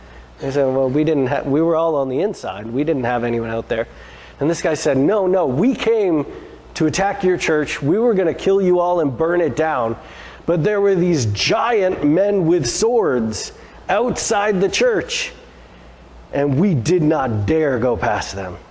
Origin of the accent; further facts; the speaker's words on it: Brazil; I grew up in Brazil in a Bible translation mission society